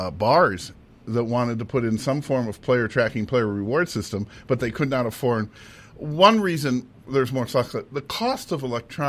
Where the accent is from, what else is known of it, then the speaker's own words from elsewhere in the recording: Midwest, United States; I grew up in the Midwest.